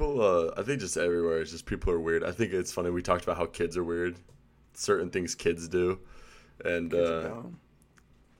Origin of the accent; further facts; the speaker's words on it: Utah, United States; also born or lived in Chicago; Like, Leah grew up in Tucson. I grew up in Utah, right? Partly Chicago, too.